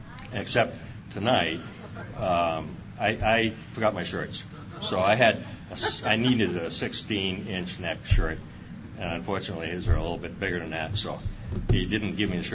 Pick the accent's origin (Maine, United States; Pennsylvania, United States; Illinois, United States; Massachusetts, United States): Massachusetts, United States; moved away as an adult; I grew up in Massachusetts, and when I was 18, I left there.